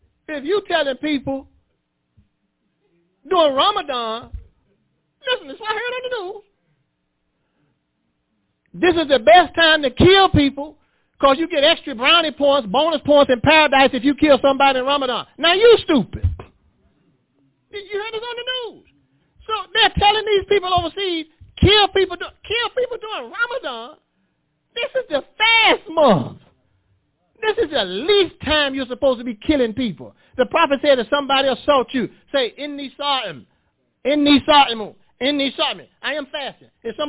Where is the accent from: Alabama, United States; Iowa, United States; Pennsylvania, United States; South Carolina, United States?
South Carolina, United States; Charleston; in my hometown, Charleston, South Carolina, where I was born, Charleston